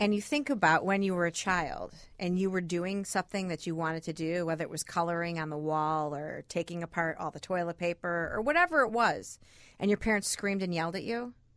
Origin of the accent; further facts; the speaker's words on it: Chicago, Illinois, United States; Well, I'm from Chicago, born and raised.